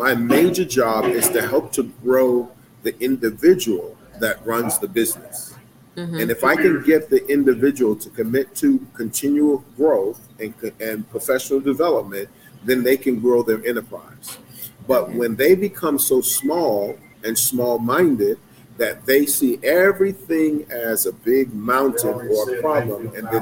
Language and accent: English; Brownsville, New York, United States; I'm from Brownsville. I'm from the Ville. I never ran and never will.